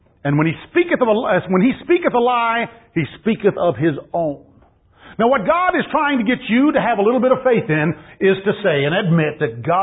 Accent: San Antonio, Texas, United States; and I'm from San Antonio, Texas. I don't really know much about snow or whatever

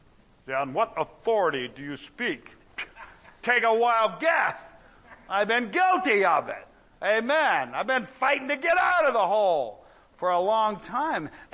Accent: Ohio, United States; now in Texas; I'm from Ohio, but I'm very content to be in Texas.

